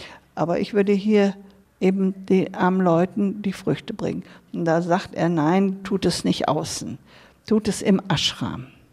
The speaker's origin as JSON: {"language": "German", "country": "Germany", "said": "Woher kommst du? Ich sag, von Germany. Wie viel seid ihr? Oh, Swami, ich bin allein."}